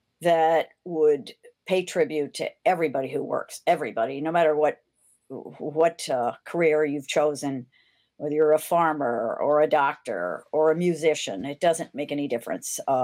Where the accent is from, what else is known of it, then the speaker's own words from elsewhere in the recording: St. Louis, Missouri, United States; I grew up in St. Louis and I used to listen to Harry Carey and Jack Buck do the baseball Cardinals every night while I was painting.